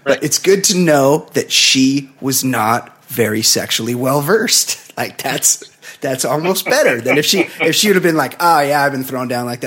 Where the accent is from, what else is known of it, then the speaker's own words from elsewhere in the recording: Ohio, United States; now in Florida, United States; I was born and raised in Ohio and now live in Florida